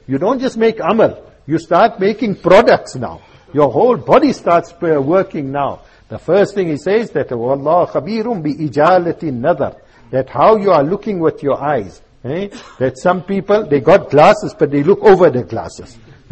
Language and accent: English; Primrose, South Africa; I was born in Primrose and grew up there, and all a white area. The only, we were our family Muslim